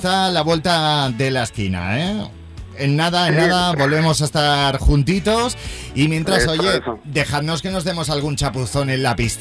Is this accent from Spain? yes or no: yes; Barcelona, Catalonia, Spain; Pues mira, yo me voy a escapar a mi tierra, a Barcelona, con la family, con mis padres, mis hermanos, mis sobris